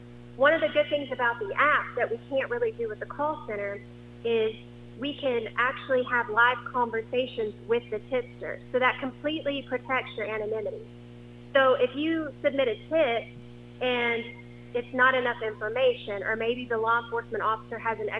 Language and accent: English; Brady, Texas, United States; For those of you that don't know me, I was born and raised here in Brady, Texas, and I graduated in 2005.